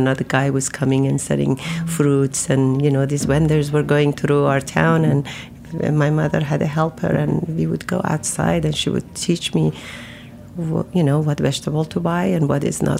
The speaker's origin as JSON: {"language": "English", "region": "Isfahan", "country": "Iran", "tie": "born or raised there", "said": "I grew up in Isfahan, which is a center of Iran, yeah."}